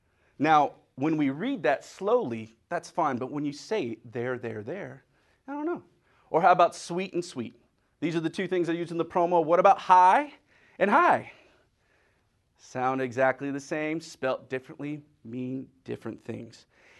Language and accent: English; Germany; first language German; I'm from Germany, and my native language, I did grow up for a little while. I spoke both German and English.